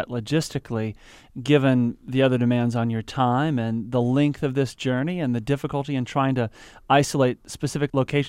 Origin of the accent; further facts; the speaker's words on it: Kansas City, Missouri, United States; Hey, that's my hometown.